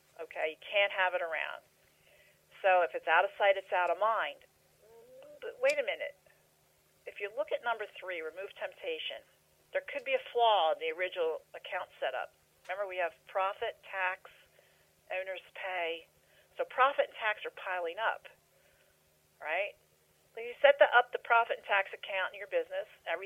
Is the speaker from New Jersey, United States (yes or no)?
yes; New Jersey, United States; and I'm from New Jersey, so it's really the shore.